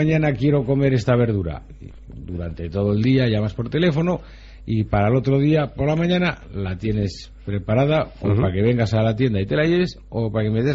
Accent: Falces, Navarre, Spain; yo vengo de del pueblo de Falces

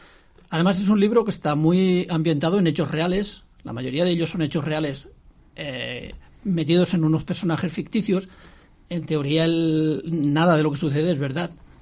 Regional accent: Ávila, Castile and León, Spain; los que somos de Ávila, y también nos sentimos catalanes, porque yo me siento tan abulense como catalán y español

